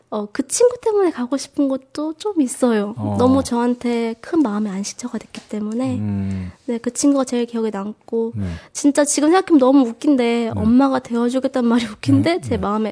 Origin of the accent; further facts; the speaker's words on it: South Korea; moved away; 일단 한국에서 왔는데 나 여기서 뭐 하는지 모르겠다고.